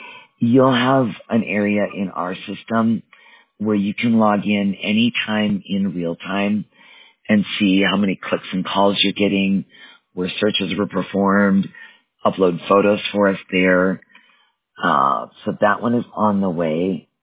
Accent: Wisconsin, United States; I grew up in Wisconsin, so I should know.

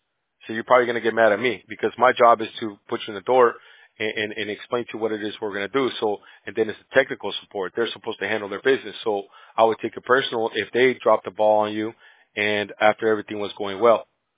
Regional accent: California, United States; Where I'm from, I'm from California. Yeah, we're in California.

